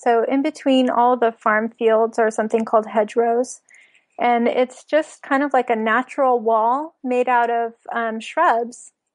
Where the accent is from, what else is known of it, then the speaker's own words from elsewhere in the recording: Los Angeles, California, United States; also born or lived in Philippines; now in England; Yeah, I'm from Los Angeles.